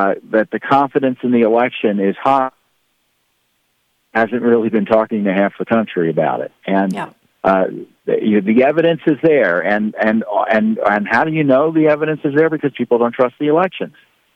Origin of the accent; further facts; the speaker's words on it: New York, United States; now in Washington, D.C., United States; No, I'm originally from New York.